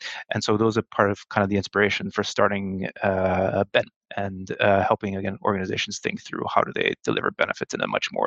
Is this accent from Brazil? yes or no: yes; Brazil; moved away as an adult; also born or lived in United States; now in United Kingdom; so I'm from Brazil originally. Actually, I was born and raised in Brazil, but I went to uni and then started my work career in professional services for what was then Monitor Deloitte in the US, and then eventually found my way in the UK.